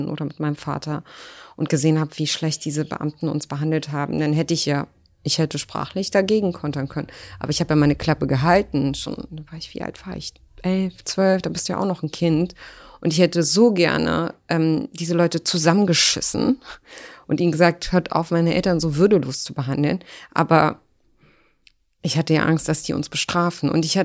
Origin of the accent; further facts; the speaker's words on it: Germany; ich bin Deutsche mit palästinensischer Abstammung, palästinensischen Wurzeln.